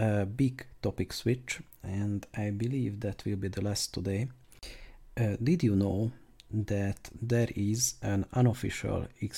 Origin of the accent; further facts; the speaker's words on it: Hungary; For people who don't know, I'm from Hungary.